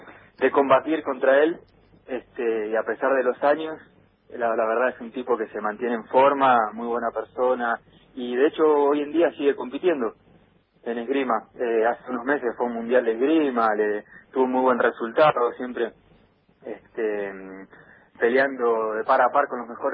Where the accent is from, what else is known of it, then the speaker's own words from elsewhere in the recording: Ushuaia, Tierra del Fuego, Argentina; born there; Yo nací en Ushuaia.